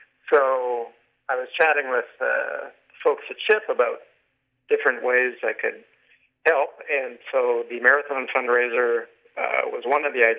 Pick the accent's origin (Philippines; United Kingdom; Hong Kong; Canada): Canada; British Columbia; moved away as an adult; now in New York, United States; Well, I'm from the West Coast originally. That's where I grew up, spent the first 20 years of my life, more or less. And then I got a job here in New York back in 2000, and I've been here ever since.